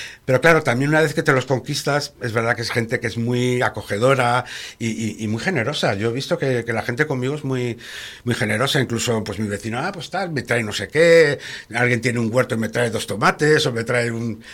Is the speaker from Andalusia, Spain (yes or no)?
no; León, Castile and León, Spain; born there; yo nací en León porque casualmente, en aquella época, mi madre sacó unas cátedras y eligió León.